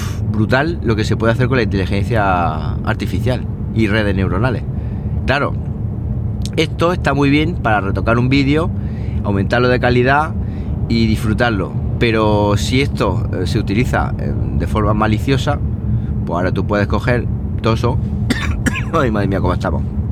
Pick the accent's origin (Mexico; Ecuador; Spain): Spain; Andalusia; Y es que hasta mi pueblo, que es un pueblo de 2.000 habitantes de la zona del norte de Jaén, estaba ahí